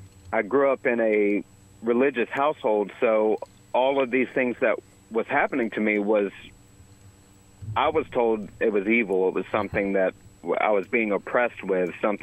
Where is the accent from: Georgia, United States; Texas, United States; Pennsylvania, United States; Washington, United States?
Georgia, United States; So, I was born and mostly raised here in Georgia.